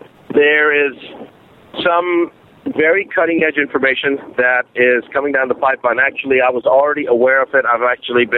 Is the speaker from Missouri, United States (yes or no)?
yes; Rosebud, Missouri, United States; and I said, really, I grew up in Missouri. And he goes, where? And I said, Rosebud.